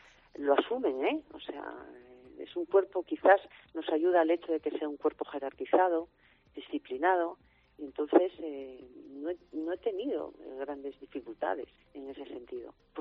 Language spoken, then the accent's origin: Spanish; Avilés, Asturias, Spain; also born or lived in Madrid; Yo soy de Cancienes, mi familia de Cancienes, me crié, nací en Avilés, estudié en el Menéndez Pidal, pues en Oviedo, y ya una vez que ingresé en el Cuerpo Nacional de la Policía Nacional, pues bueno, toda mi carrera es verdad que la hice en Madrid